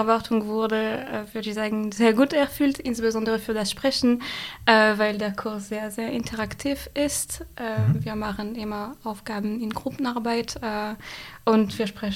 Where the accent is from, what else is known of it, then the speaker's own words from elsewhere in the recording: France; German is a second language; Ich komme aus Frankreich. Ich bin gerade Erasmus-Studentin an der RUB und ich studiere Germanistik.